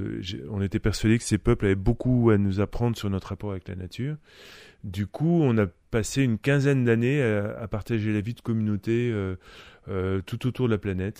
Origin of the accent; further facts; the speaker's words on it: Paris, Île-de-France, France; born there; je suis né à Paris, mais j'étais un gamin qui détestait la ville